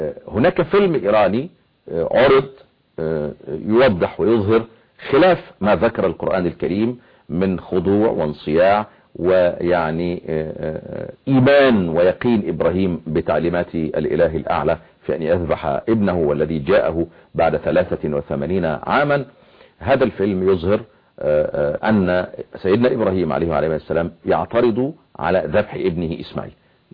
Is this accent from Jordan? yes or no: no; Egypt; وما هو كان موروثا من الدولة الفاطمية عندنا في مصر تحديدا يعني.